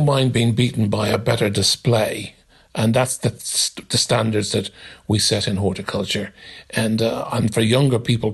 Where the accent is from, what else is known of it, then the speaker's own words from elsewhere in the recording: Dublin, Leinster, Ireland; Well, when I grew up in Ireland, in Dublin, my father loved to grow potatoes and the vegetables and the tender roses and the lawns.